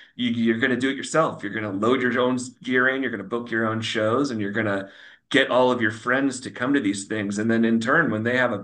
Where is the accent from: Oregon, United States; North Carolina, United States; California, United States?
Oregon, United States; Bend; But I'm from Central Oregon originally. I'm from Bend, which is kind of on this cultural and geographic fault line of the desert and the forest